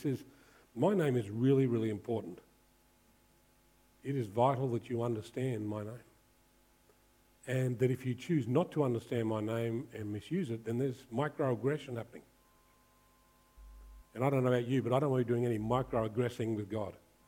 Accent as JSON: {"language": "English", "country": "Australia", "said": "we're very casual in a lot of the way we approach things as Australian, very laid back."}